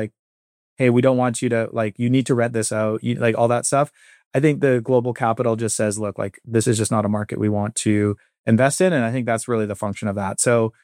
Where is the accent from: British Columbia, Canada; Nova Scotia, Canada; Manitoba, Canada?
British Columbia, Canada; Ladner; Yeah, so I'm in from Ladner. I'll give a shout out to a Ladner restaurant